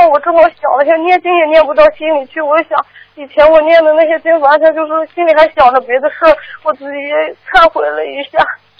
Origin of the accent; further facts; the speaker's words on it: Shandong, China; 我是山东的。